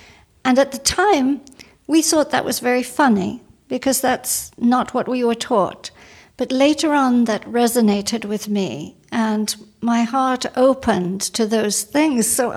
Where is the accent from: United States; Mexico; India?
India; New Delhi, Delhi; moved away; also born or lived in England; I was born in England. Then when I was about 7, my father went to help the Indian government because they expected a war with China. And my father designed bombing systems. So off we went, and we lived in New Delhi